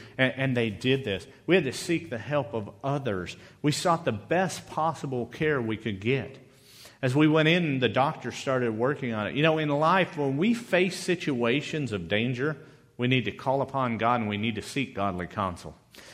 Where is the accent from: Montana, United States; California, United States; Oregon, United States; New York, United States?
Montana, United States; Growing up in Montana around electric fences, I knew that you could grab the electric fence